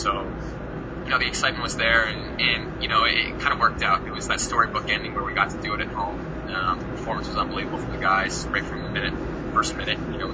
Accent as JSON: {"language": "English", "country": "Canada", "tie": "born or raised there", "said": "Especially, I think, growing up in Canada as a young boy, it was always something that was tough to really dream"}